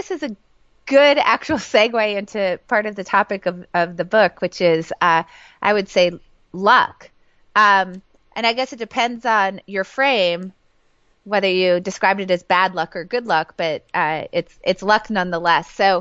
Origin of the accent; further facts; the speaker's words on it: New Hampshire, United States; growing up in New Hampshire, which is where I grew up, I didn't even know that this was something you could do for a living.